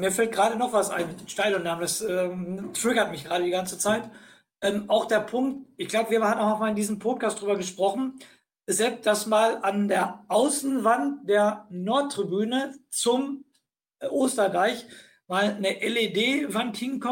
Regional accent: Dortmund, North Rhine-Westphalia, Germany; ich komme ja aus Dortmund, das wisst ihr

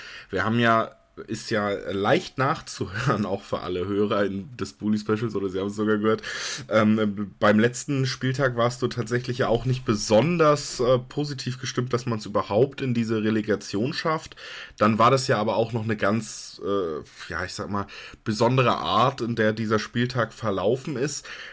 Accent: Hamburg, Germany; ich komme ja auch aus Hamburg

